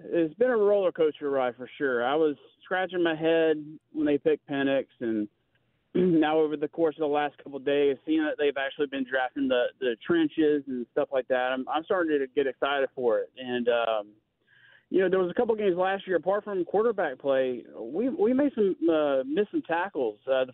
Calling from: Dallas, Georgia, United States; That is Dallas and Paulden.

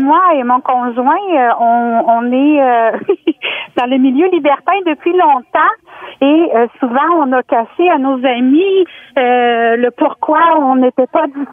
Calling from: Grande-Baie, Quebec, Canada; On est de Grande Bay

